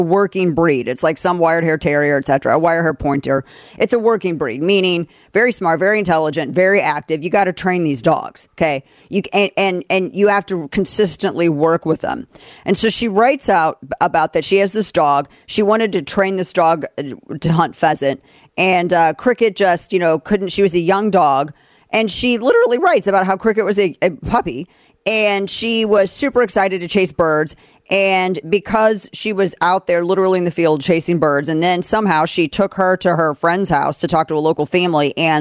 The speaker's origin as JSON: {"language": "English", "country": "United States", "said": "I'm too American for that."}